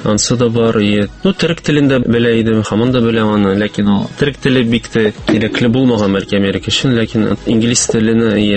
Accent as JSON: {"language": "Tatar", "town": "Kazan", "region": "Tatarstan", "country": "Russia", "tie": "born or raised there", "also_born_or_lived": "Turkey / United States", "moved": "as an adult", "said": "мин Казанда тудым, монда үстем, төрек лицеенда укыдым."}